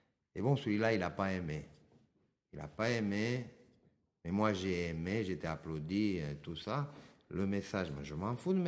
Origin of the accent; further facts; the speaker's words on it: Romania; Dans mon pays d'origine, le pays de là-bas, la Roumanie